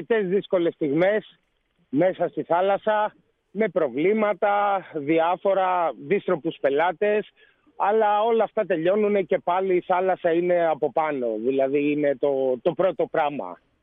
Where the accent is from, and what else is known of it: Piraeus, Attica, Greece; born or raised there